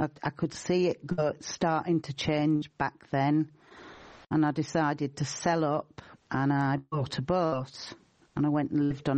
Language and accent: English; England, United Kingdom; now in Ireland; I'm English. My mother was Irish.